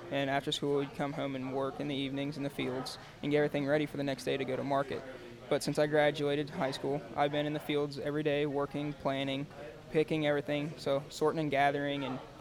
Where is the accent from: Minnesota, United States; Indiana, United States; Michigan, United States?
Indiana, United States; Batesville; I'm from Batesville, Indiana. And I grew up on our family farm raising produce